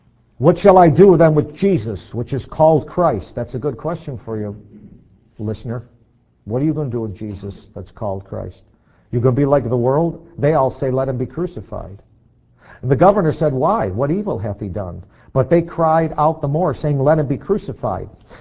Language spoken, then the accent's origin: English; Poughkeepsie, New York, United States; born there; I was born in 1954 in Poughkeepsie, New York. Never been to Israel.